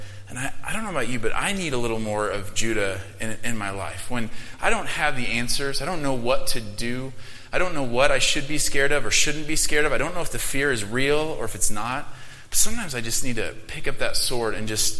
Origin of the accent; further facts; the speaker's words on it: Denver, Colorado, United States; I am from Denver, Colorado.